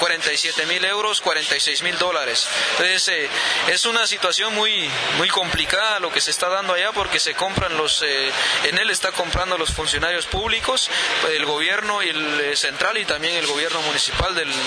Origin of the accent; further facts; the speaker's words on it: Quiché, Guatemala; en nuestro municipio ubicado en la región Ixil